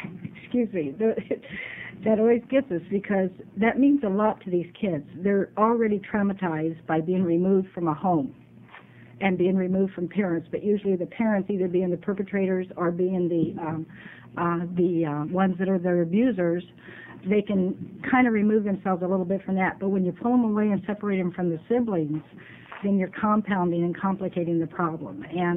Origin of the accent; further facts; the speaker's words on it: Illinois, United States; I was raised in Illinois, so I was familiar with some child care programs